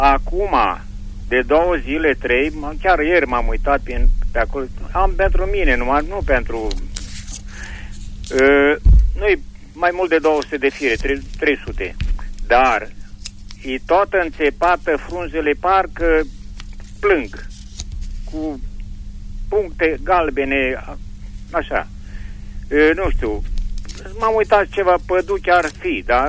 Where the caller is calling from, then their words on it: Iernut, Mureș County, Romania; Sunt de la Iernut